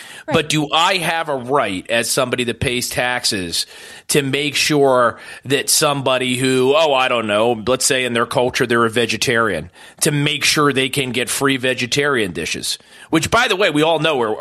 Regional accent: New Jersey, United States; So in New Jersey, my home state, they passed a resolution in the assembly this past week.

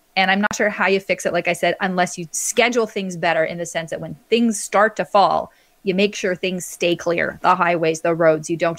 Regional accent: Montreal, Quebec, Canada; now in Toronto, Canada; I'm from Montreal, where snow is, they know how to handle snow, and snow is like a big fact of life. So when I moved to Toronto

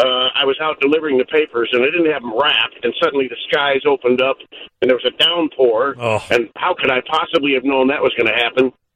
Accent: Glenview, Illinois, United States; Good. I grew up in Glenview, and I had a friend who had a paper route

